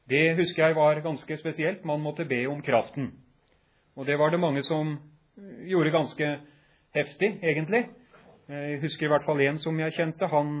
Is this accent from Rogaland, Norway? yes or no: no; Horten, Vestfold, Norway; Jeg vokste opp rett utenfor Horten i den tiden